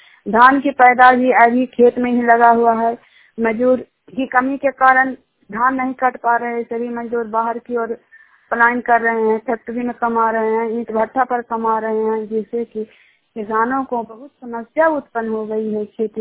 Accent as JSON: {"language": "Hindi", "region": "Bihar", "country": "India", "said": "मैं चिन्हार का रहने वाली हूँ और नालंदा जिला का निवासी हूँ।"}